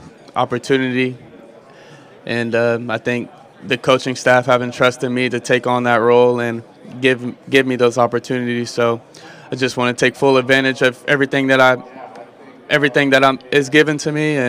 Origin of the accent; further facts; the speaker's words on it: Dallas, Texas, United States; I grew up in Dallas, Texas, so I would say the Cowboys.